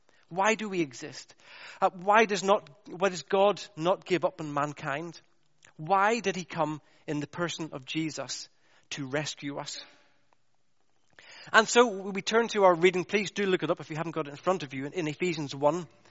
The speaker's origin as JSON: {"language": "English", "region": "Northern Ireland", "country": "United Kingdom", "tie": "born or raised there", "said": "How do you give a helpful answer to something like that after decades of ingrained prejudice of growing up in Northern Ireland?"}